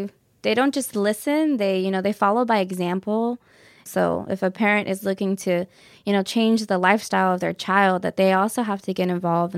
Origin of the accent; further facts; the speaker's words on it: New Mexico, United States; I'm from the Canyoncito Band of Navajos.